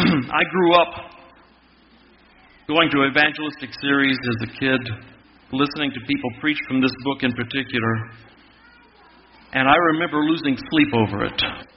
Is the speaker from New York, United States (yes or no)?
no; Texas, United States; Gail and I live in Dallas, and I grew up in Texas.